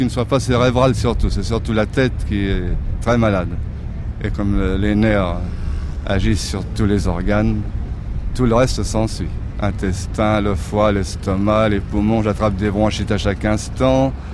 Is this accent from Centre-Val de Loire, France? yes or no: yes; Centre-Val de Loire, France; Je suis du Berry.